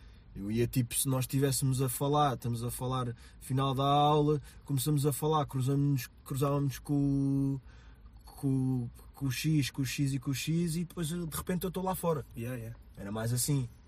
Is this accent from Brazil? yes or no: no; Alfragide, Lisbon, Portugal; Eu imagino, sou de Alfragide